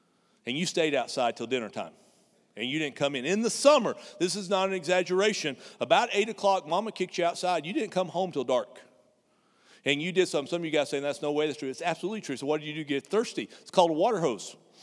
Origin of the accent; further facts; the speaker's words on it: Texas, United States; I got to make the trek up to the place where I grew up in the Texas Panhandle, and I visited my parents.